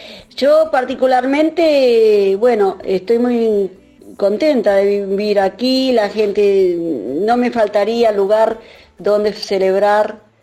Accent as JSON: {"language": "Spanish", "town": "Concordia", "region": "Entre Ríos", "country": "Argentina", "tie": "born or raised there", "moved": "yes", "lives_now": "Dublin, Ireland", "said": "Soy oriunda de Concordia, como bien lo sabes, pero tu audiencia no. Vivo en Dublín hace más de 6 años, muy prontito será mi séptimo año de residiendo y trabajando aquí en esta hermosa, hermosa ciudad"}